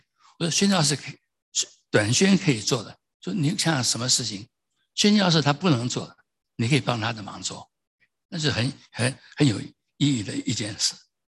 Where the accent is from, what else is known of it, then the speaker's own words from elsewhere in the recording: Taiwan; 我想起我小时候在台湾第一次看电影